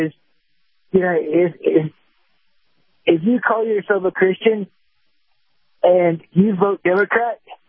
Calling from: Atlanta, Georgia, United States; I know that I am not the only one in the city of Atlanta

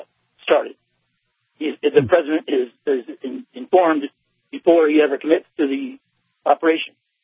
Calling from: Needles, California, United States

